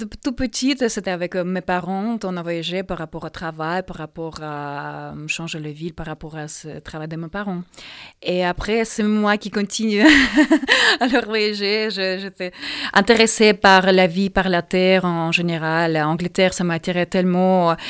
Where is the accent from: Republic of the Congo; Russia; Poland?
Russia; Solnechny, Khabarovsk Krai; born there; French is a second language; moved away; Alors oui, je suis née en Russie, à l'est de la Russie, tout près au Japon. Une petite ville s'appelle Ensoleillée, à côté d'une rivière Amour.